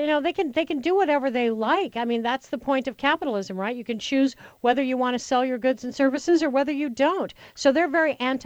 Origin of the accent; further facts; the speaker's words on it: Colorado, United States; my home state's turning blue.